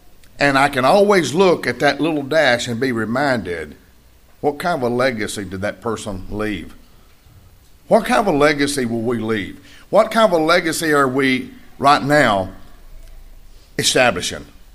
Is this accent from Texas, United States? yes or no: no; Red Bay, Mississippi, United States; part of the country back in Northeast Mississippi, where I'm from, over Itawamba County, Mississippi, born and raised near Red Bay.